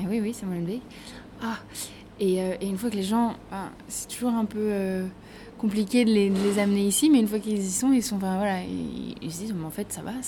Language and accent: French; France; now in Brussels, Belgium; j'ai 27 ans, je suis française d'origine, ça fait 2 ans et demi maintenant que je suis bruxelloise.